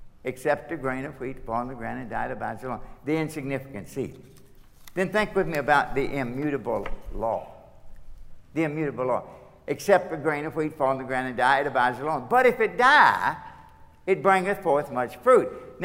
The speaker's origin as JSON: {"language": "English", "region": "Kentucky", "country": "United States", "said": "The reason for that is I'm from Kentucky. Okay, and we don't grow much wheat, but we grow a lot of corn."}